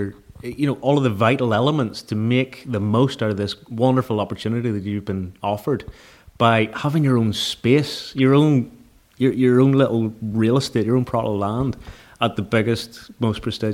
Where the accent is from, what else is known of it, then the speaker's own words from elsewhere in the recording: Ireland; I come from Ireland